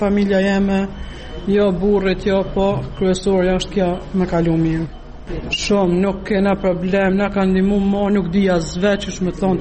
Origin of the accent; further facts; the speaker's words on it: Gjakova, Gjakova District, Kosovo; Jam nga Gjakova